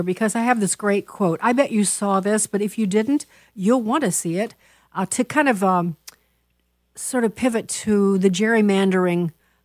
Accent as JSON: {"language": "English", "region": "Illinois", "country": "United States", "tie": "born or raised there", "said": "I think of my home state of Illinois, who just seems desperately lost and cannot come back. And when I was growing up there, it was a strong, believe it or not, Republican state."}